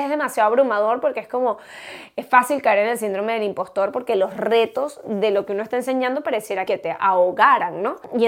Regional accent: Venezuela; now in United States; yo soy de Venezuela. Y en Venezuela era como que, wow, una 4Runner, entonces yo quería una 4Runner. Y cuando llegué a Estados Unidos nos dimos cuenta que además había un montón de opciones de camioneta.

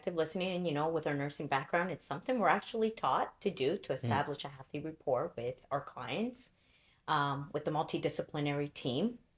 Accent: El Salvador; El Salvador.

